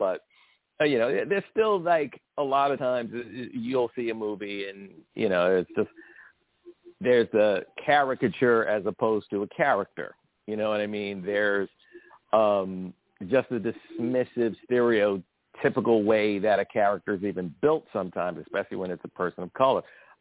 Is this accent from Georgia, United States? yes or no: no; Brooklyn, New York, United States; Well, I grew up in Brooklyn, Fort Greene, before it was the gentrified Shangri-La that it is now.